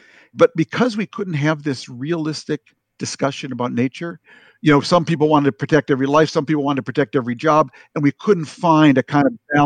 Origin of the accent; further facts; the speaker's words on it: Minnesota, United States; Frankly, because I am from Minnesota, I know that's not true.